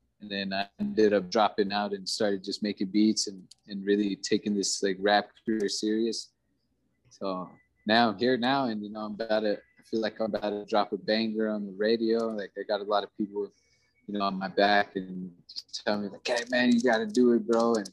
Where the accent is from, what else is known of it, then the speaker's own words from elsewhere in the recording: Denver, Colorado, United States; born there; My parents are from Mexico. They grew up in LA and then moved here. I was born here in Denver.